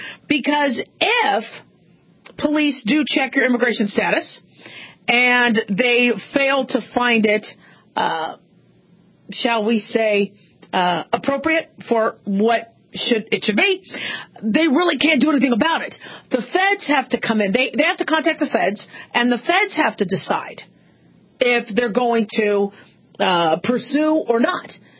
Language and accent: English; Phoenix, Arizona, United States; also born or lived in Scottsdale / Los Angeles; I grew up in Phoenix. I grew up in Scottsdale and Phoenix and I'm Las Vegas, and I was born in L.A.